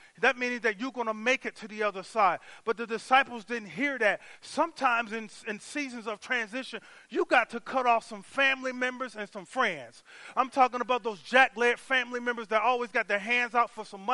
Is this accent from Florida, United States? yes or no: yes; Miami, Florida, United States; now in Sierra Vista, United States; I'm from Miami, y'all. I'm not from Sierra Vista. I'm not whatever. And I grew up around the water.